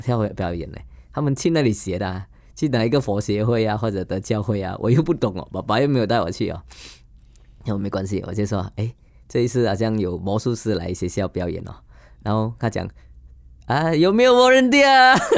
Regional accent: Kedah, Malaysia; 我在一个马来乡村长大的嘛，我是吉达人来的

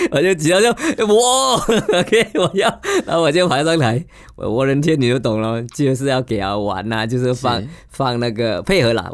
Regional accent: Kedah, Malaysia; 我在一个马来乡村长大的嘛，我是吉达人来的

